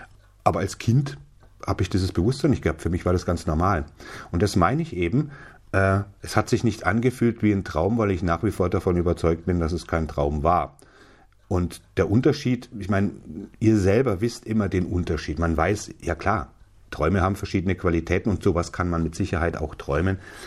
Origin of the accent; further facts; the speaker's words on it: Selb, Bavaria, Germany; born there; Das war so ein Waldgebiet zwischen Schwarzenhammer und meinem Geburtsort Selb. Selb im Fichtelgebirge, Porzellanstadt.